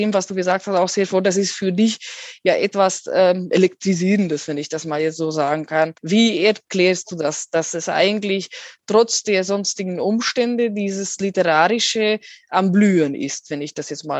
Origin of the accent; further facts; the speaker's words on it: Hungary; das sage ich als Ungarin